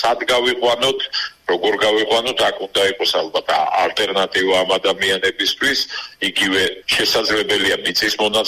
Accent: Batumi, Adjara, Georgia; ეს თავისთავად ბათუმში დაბადებული გაზრდილი ვარ და სხვანაირად ვერ წარმოვიდგენია.

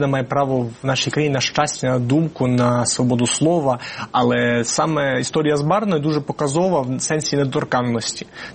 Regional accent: Lviv, Lviv Oblast, Ukraine; І я саме як львів'янин, саме тому, що я прожив все життя в Україні

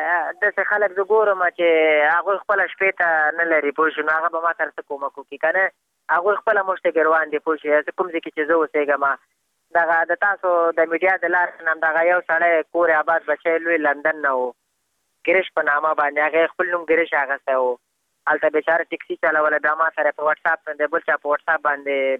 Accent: Afghanistan

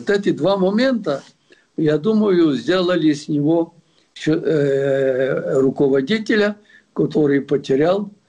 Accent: Ukraine; я как украинец, который граничит с Белоруссией

